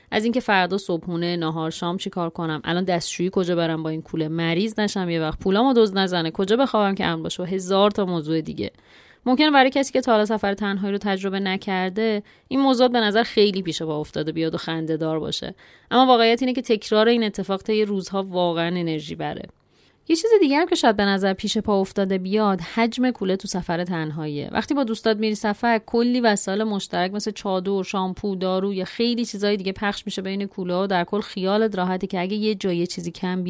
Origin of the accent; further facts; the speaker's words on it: Iran; ما زنهایی که تو خانواده و جامعه ایرانی بزرگ شدیم